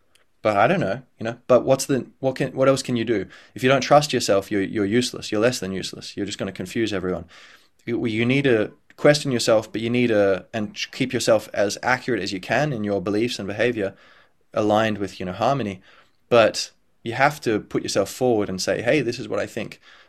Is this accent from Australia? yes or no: yes; Australia; I was born a few years after my parents had moved to Australia from Ireland. And I was raised in Australia